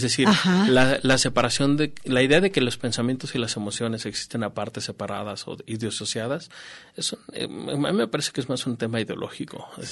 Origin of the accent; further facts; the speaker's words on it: Mexico; en mi país, en México